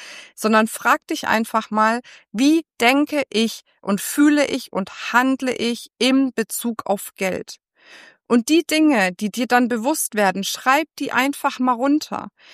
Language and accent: German; Bavaria, Germany; ich komme aus dem Frankenland, da sagt man nicht eine Sache aussuchen oder so, sondern da sagt man ein was aussuchen.